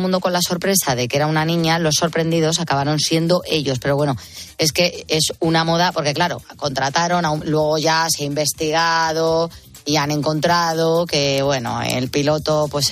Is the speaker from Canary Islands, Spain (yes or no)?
no; Madrid, Community of Madrid, Spain; pues yo soy de Carabanchel